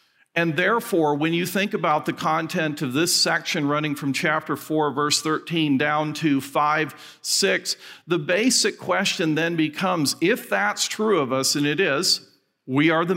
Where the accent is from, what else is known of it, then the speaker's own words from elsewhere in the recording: Fresno, California, United States; I'm from Fresno, California, which right now destroys my credibility with about 30% of you. But there it is, Fresno, California. It's located in the Central Valley of California